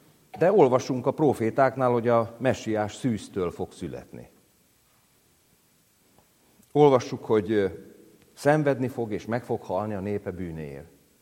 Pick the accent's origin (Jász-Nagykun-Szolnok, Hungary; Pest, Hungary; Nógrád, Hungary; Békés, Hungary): Pest, Hungary; Tápiószele; ez az én falum, ahol fölnőttem